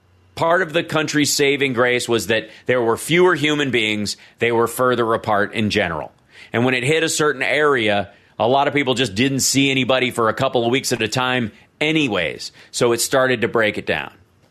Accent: the South, United States; you're in the South and you're dealing with family members that are, you know, I grew up in the South.

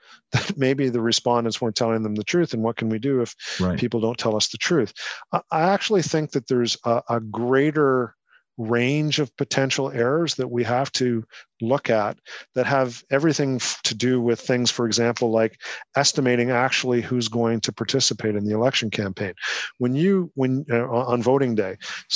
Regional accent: Canada; I'm Canadian

